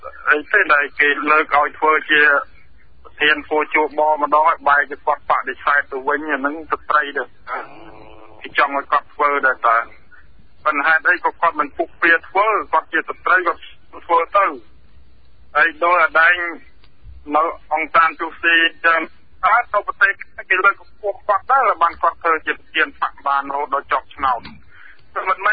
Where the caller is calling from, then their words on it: Battambang, Cambodia; ខ្ញុំតបារៀងស្័យបាត់ដំបង